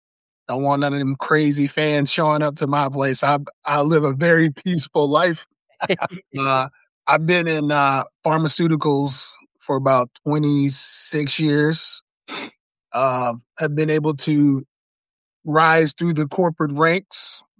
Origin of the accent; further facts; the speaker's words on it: Memphis, Tennessee, United States; So in a nutshell, I was never supposed to actually even live in Nebraska. What happened was, born and raised in Memphis, Tennessee, I had an uncle who was in the military